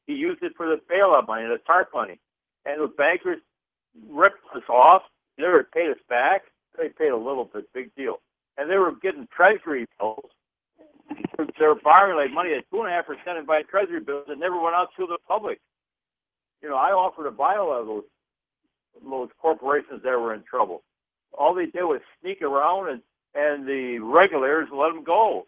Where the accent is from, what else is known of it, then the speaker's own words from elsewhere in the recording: Stevens Point, Wisconsin, United States; born there; I was born in Stevens Point, and there's a lot of Wantas in Warsaw.